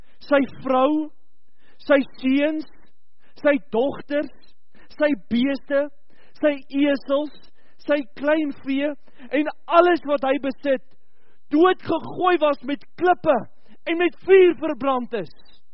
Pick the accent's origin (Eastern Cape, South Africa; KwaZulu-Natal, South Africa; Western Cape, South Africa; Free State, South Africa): Free State, South Africa; Ek kom van die Vrystaat af, daar is baie mielieboere.